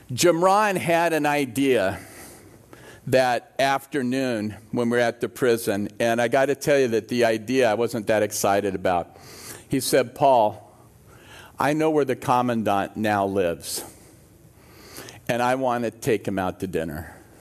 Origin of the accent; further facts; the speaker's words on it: Oakland, California, United States; I'm from Oakland. I'm tough.